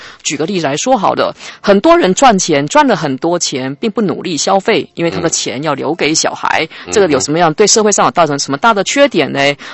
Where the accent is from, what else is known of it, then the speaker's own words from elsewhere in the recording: Taiwan; 我们台湾人对自己的民主化很骄傲，可是我要说没有那么好骄傲，因为这个民主化是从上而下的。